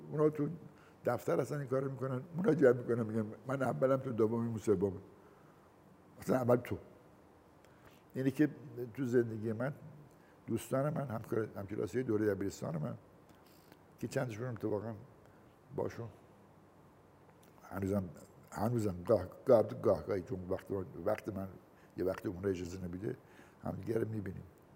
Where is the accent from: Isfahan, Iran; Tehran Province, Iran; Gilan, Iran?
Gilan, Iran; Rasht; گفتم من بچه رشتم